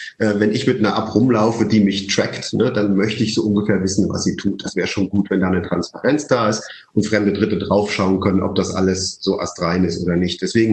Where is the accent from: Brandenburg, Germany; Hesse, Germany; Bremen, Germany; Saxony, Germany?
Saxony, Germany; Leipzig; born there; Ich bin zwar in Leipzig geboren